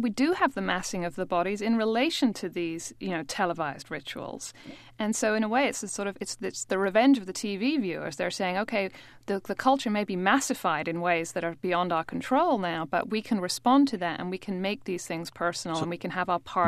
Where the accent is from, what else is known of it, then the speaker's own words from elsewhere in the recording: United Kingdom; moved away as an adult; now in United States; I'm British with a lot of American in me now.